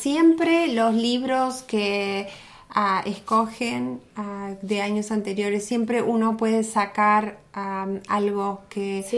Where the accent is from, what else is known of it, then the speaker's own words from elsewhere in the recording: Argentina; moved away; a mí me pasa cada vez que voy a mi país, Argentina. Cuando estoy allá, no soy más de allá. Y cuando estoy acá, yo soy argentina.